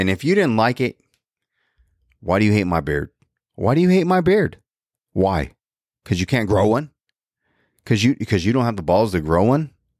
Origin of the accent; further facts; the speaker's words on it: United States; I am an American. That's all I care about is America.